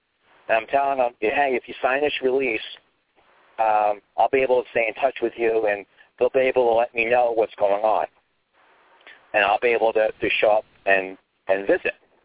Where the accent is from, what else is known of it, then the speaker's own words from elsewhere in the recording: Philadelphia, Pennsylvania, United States; Because, again, I'm from Pennsylvania, from Philadelphia.